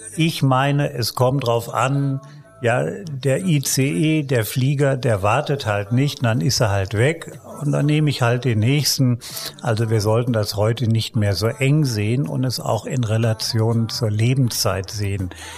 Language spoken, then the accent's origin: German; Germany; Ja, gerade ich komme ja aus Deutschland, da ist alles durchgepackt, durchgetaktet.